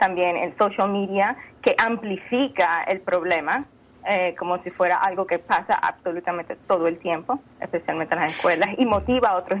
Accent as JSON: {"language": "Spanish", "country": "Venezuela", "tie": "born there", "said": "Yo nací en Venezuela, yo soy venezolana"}